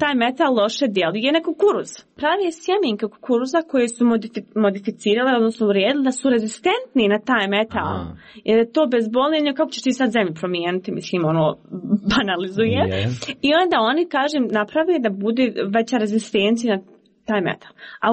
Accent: Bosnia & Herzegovina; bar kod nas u Bosansko-Hercegovačkom društvu

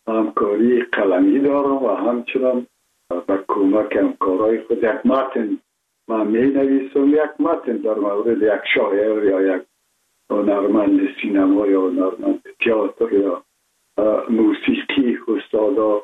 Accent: Kabul, Afghanistan; born there

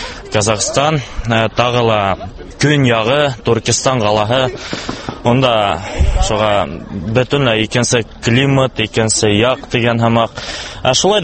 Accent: Bashkortostan, Russia; мин үзем Башкортстандан укырга килдем

